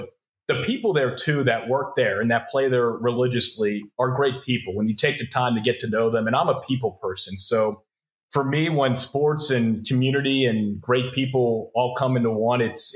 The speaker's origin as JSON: {"language": "English", "town": "Pittsburgh", "region": "Pennsylvania", "country": "United States", "tie": "born or raised there", "said": "And truthfully, growing up in Pittsburgh, when I thought of Austin, I thought of Texas."}